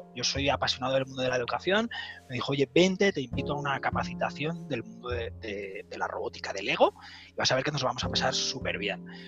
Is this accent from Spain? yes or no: yes; Spain; somos los paisas en España